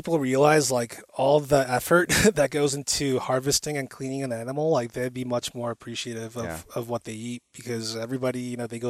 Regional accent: Chicago, Illinois, United States; also born or lived in Korea; she's growing up so different than how I grew up in Chicago or in Korea.

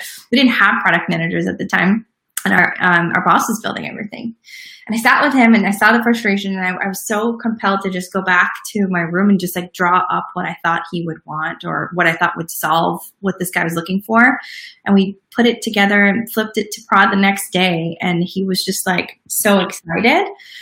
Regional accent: New York, United States; I always figured that finance was the right thing to do. Being a New Yorker, that's where the money is, that's where the excitement is.

